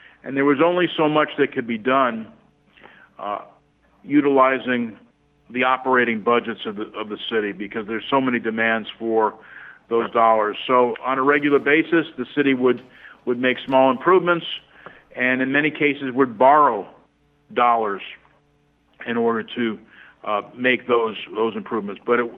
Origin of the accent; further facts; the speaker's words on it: West Des Moines, Iowa, United States; now in Cedar Rapids, United States; You know, I came from West Des Moines, and one of the first things I noticed was the condition of our roads in the city of Cedar Rapids.